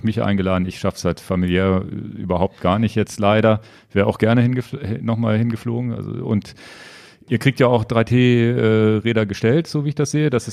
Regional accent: Lower Saxony, Germany; Ich fahre ja so als Niedersachse hier ein Zeitfahrrad

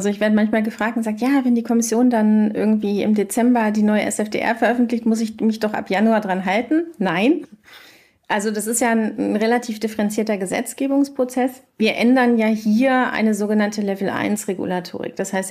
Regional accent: Cologne, North Rhine-Westphalia, Germany; als Kölnerin war es noch schlimmer sozusagen.

